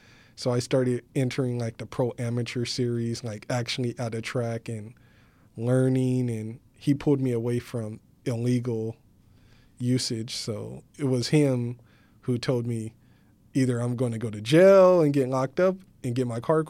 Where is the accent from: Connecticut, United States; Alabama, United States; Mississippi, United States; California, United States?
California, United States; San Bernardino; San Bernardino.